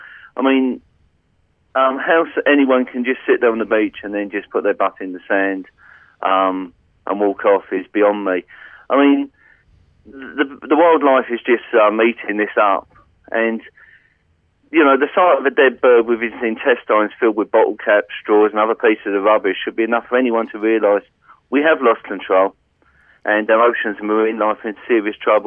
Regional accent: London, United Kingdom; accent: English; moved away as an adult; now in Australia; there is an English accent there. I'm originally from London, and we moved over to Australia 15 years ago, brought the family across.

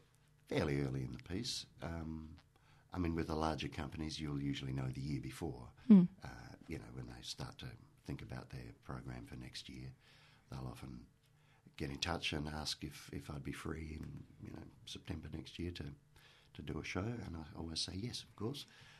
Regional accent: Mount Gambier, South Australia, Australia; Well, I grew up in Mount Gambier, and as a teenager

